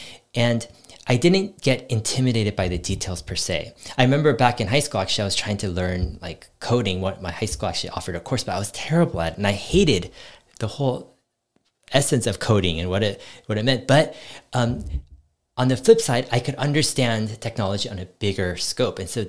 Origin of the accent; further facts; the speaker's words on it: California, United States; Well, I grew up in Silicon Valley, and technology was integrated into my life, and it was not scary at all in a lot of ways.